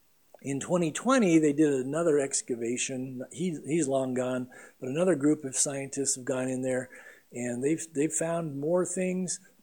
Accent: San Diego, California, United States; I mean, I surfed many years growing up in San Diego.

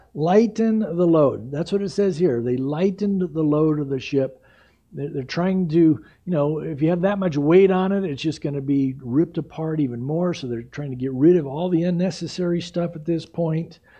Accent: San Diego, California, United States; We grew up together in San Diego, played ball together in high school and college and all

